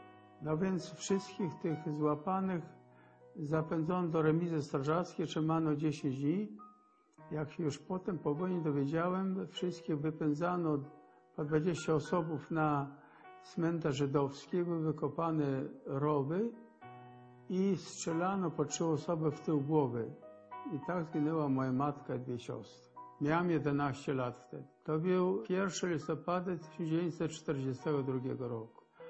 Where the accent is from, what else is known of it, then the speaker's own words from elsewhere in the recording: Zamość, Lublin Voivodeship, Poland; born there; się w Zamościu w 1931 roku. Pochodzę z rodziny żydowskiej.